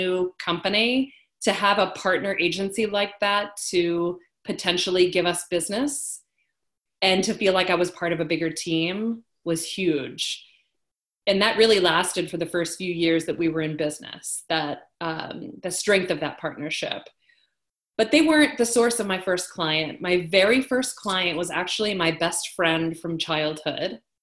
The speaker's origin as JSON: {"language": "English", "region": "Maryland", "country": "United States", "tie": "born or raised there", "lives_now": "New Jersey, United States", "said": "a Maryland girl at heart. I live in New Jersey now, and that's mm-hmm. where my business is, but I grew up in Maryland."}